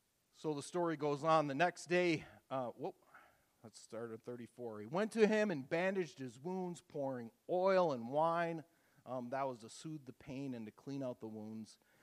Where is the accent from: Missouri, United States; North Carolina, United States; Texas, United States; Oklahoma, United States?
Oklahoma, United States; Tulsa; We're from Oklahoma, Tulsa, Oklahoma.